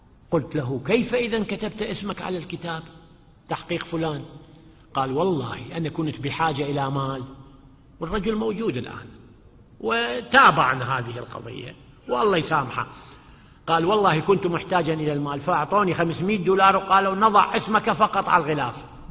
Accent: Iraq; يعني أنا طب من العراق وأعرف

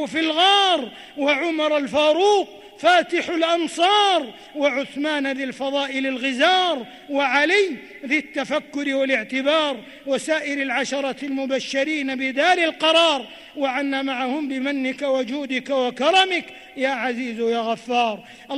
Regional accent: Saudi Arabia; على ما حبى به بلادنا المملكة العربية السعودية منذ يوم التأسيس إلى يوم التوحيد

